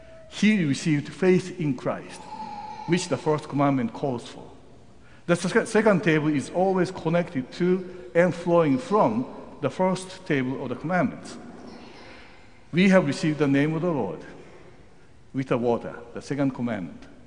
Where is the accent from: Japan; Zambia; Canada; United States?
Japan; I came from Japan, and Japan is known sometimes with a high moral standard.